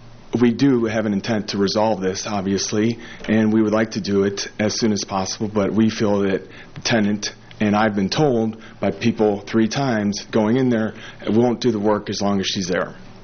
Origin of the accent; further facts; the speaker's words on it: Illinois, United States; I am from Illinois. I drove down here for this case to be here today in front of you.